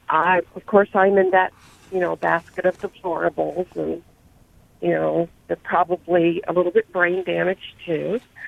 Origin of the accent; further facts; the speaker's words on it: Gulf Coast, United States; I remember growing up on the Gulf Coast evacuating for hurricanes, and Carla in 1960 was a horrendous hurricane.